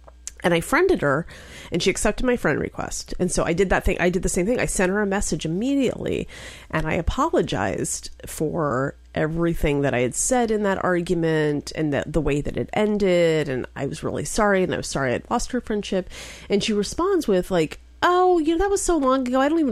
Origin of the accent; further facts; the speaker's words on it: Wichita Falls, Texas, United States; born there; I was born in Wichita Falls, and I only lived there for about 2 years, but I have family there still